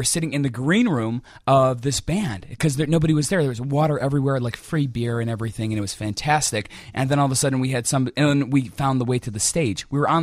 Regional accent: Illinois, United States; I'm a great, great Bears fan, being a Chicagoan through and through. But was raised on the border of Wisconsin

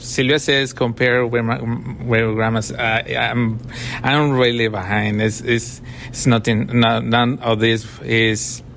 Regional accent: Celaya, Guanajuato, Mexico; English is a second language; I'm from Celaya, Guanajuato, and she have a little stand on market

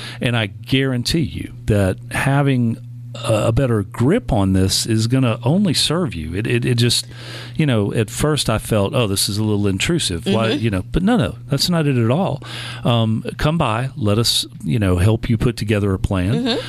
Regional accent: Gulf Coast, United States; I'm in credit union land, you know, proper now, but I grew up on the Gulf Coast and have been a member of Keesler Federal Credit Union for years.

